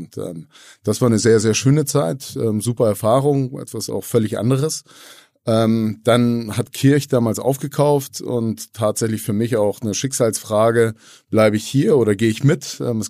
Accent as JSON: {"language": "German", "region": "Hamburg", "country": "Germany", "tie": "born or raised there", "said": "Alle sind hier schon geboren in Hamburg. Die beiden haben sich auch hier in Hamburg kennengelernt. Ja, und so ging die Geschichte los und tatsächlich von uns dreien bin ich der Einzige, der auch immer hier geblieben ist. in Hamburg"}